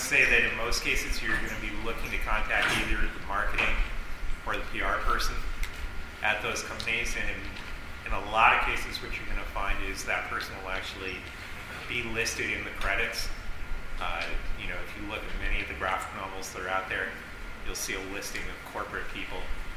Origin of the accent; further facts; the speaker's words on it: Ottawa, Ontario, Canada; I grew up in Ottawa. I went to school just down the road.